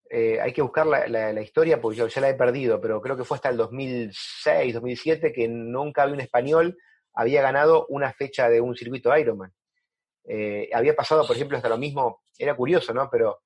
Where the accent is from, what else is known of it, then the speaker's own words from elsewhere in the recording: Argentina; accent: interior Argentine; La gente aquí, de hecho, se da cuenta que no soy del interior, porque hablo medio raro para ser porteño. Eso no lo he perdido, a pesar de que hace ya 18 años que estoy viviendo acá, no lo he perdido el acento del interior.